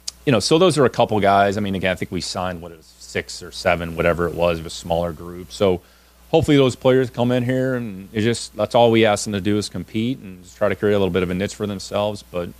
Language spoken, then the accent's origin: English; Cleveland, Ohio, United States; We're both from Cleveland.